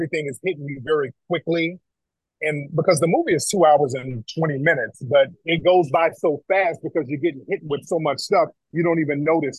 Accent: Los Angeles, California, United States; also born or lived in Detroit / Alabama; I was born in Detroit, partially raised down in Alabama, but mostly raised in Los Angeles. I'm an LA guy.

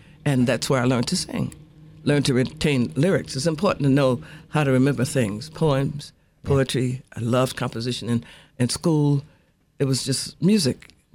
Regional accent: Detroit, Michigan, United States; also born or lived in Eufaula, Alabama; But my parents brought me to Detroit at the age of 11 months.

